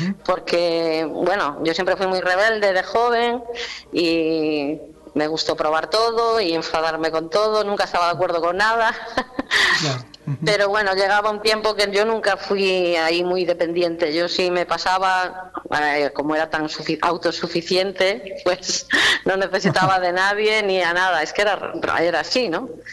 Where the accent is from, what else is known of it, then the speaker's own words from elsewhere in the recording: Vigo, Galicia, Spain; Bueno, somos un pueblecillo, sí, de al lado, pero sí, somos gallegos.